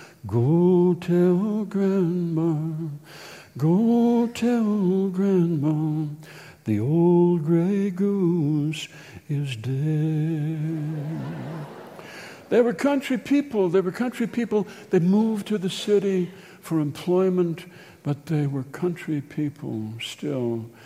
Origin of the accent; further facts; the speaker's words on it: Anoka, Minnesota, United States; I was born in 1942. So this is my hometown